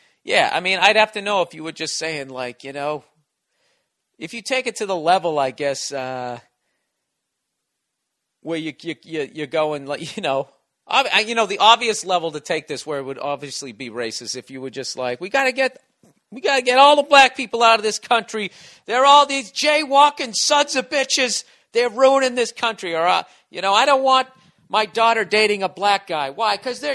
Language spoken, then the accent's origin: English; the South, United States; What are you asking me? Because I'm from the South?